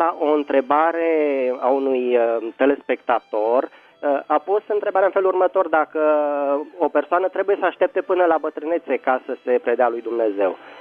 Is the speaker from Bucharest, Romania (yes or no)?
yes; Bucharest, Romania; din București.